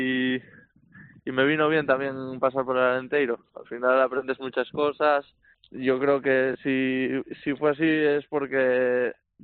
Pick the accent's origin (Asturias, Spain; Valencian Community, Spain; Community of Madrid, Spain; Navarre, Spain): Asturias, Spain; Candás; De Candás, de Candás.